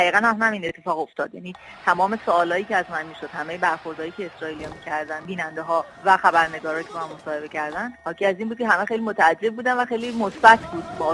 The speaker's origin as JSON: {"language": "Persian", "country": "Iran", "said": "دقیقاً من یه ایرانی هستم، به عنوان یه شهروند ساده،"}